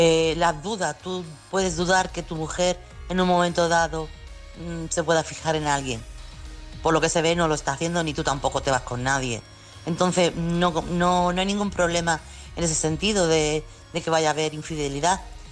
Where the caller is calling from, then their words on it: Chiclana, Andalusia, Spain; corresponsal de Chiclana.